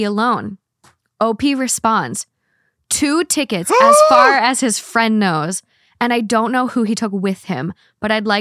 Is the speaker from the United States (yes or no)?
no; United Kingdom; So side note, I'm from the UK. So Ireland isn't as far as people think since it's not, since I'm not American.